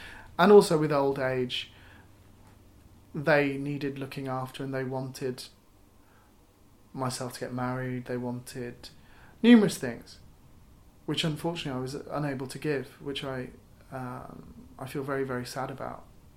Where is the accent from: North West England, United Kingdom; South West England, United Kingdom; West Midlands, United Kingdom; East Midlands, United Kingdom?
West Midlands, United Kingdom; Solihull; born there; My background is British Pakistani. I was born in Solihull in 1977. I am one of two sons and am a, well, essentially a first generation.